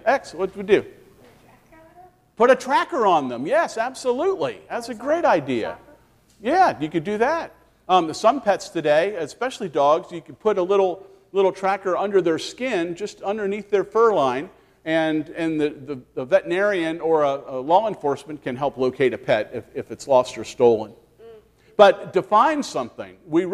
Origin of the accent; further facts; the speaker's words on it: Maryland, United States; I was raised in Maryland in D.C. area, and so go Redskins.